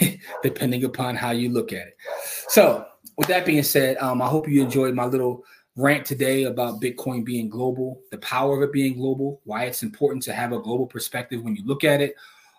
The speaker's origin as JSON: {"language": "English", "town": "Philadelphia", "region": "Pennsylvania", "country": "United States", "tie": "born or raised there", "said": "And one of the things I remember about growing up in Germantown is I played ball"}